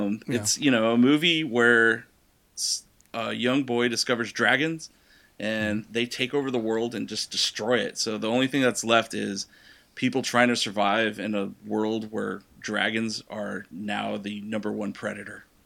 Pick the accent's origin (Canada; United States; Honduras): United States; El Paso, Texas; I grew up in El Paso, Texas.